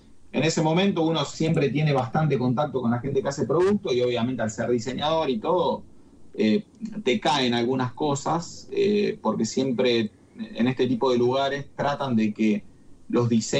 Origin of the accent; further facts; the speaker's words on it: Noetinger, Córdoba, Argentina; also born or lived in Rosario; yo viví muchísimos años en Rosario. Si bien soy cordobés, nacido en Noetinger, un pueblo de la provincia de Córdoba, parte de mí no deja de sentirse rosarino.